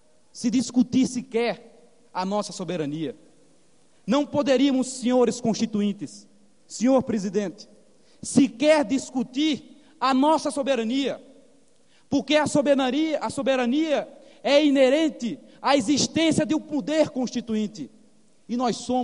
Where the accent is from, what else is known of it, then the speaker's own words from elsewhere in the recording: Brazil; E me decepciono como jovem parlamentar, como brasileiro, em ver homens que são experientes